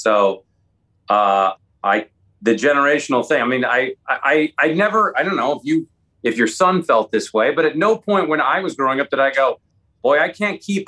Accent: Seattle, Washington, United States; I grew up in Seattle. So it meant a lot.

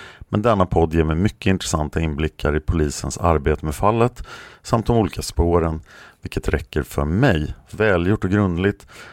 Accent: Sweden; som svensk kan man inte se

